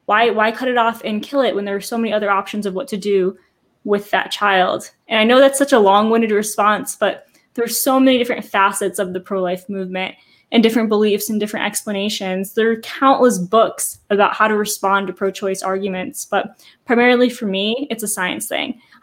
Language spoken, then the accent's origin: English; Massachusetts, United States; no, I'm from Massachusetts, like very liberal place.